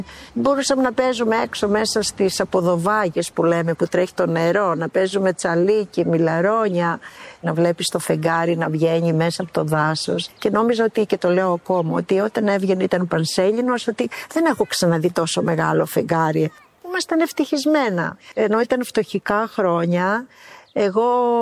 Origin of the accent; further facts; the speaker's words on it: Karlovasi, North Aegean, Greece; Γεννήθηκα εδώ στο Καρλόβαση το 1955. Μεγάλωσα εδώ, όλες οι παιδικές μου αναμνήσεις είναι εδώ πέρα. Φτωχικά χρόνια, στερημένα θα τα πω ότι ήταν, γιατί ο μπαμπάς ήταν γεωργός, βάζαμε καπνά